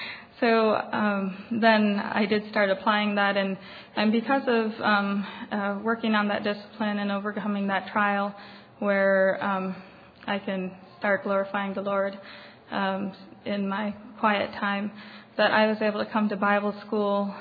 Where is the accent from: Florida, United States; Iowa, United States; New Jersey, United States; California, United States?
Iowa, United States; Wellman; I'm from Wellman, Iowa.